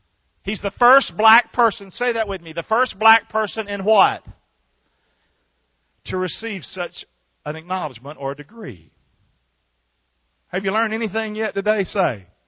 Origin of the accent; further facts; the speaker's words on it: Rockingham, North Carolina, United States; And I'm from Rockingham, North Carolina, deep south.